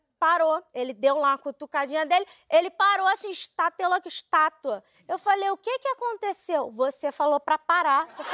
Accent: Brazil; eu sou brasileira, eu não desisto nunca.

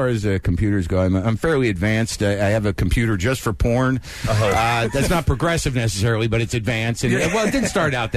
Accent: Jersey City, New Jersey, United States; born there; I think my heart is New Jersey. I don't remember living there that much. I was born in Jersey City.

